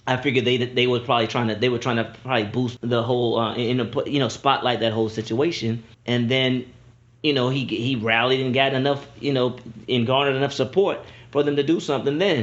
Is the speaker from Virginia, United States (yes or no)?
yes; Charlottesville, Virginia, United States; actually I'm from Charlottesville where all that went happened.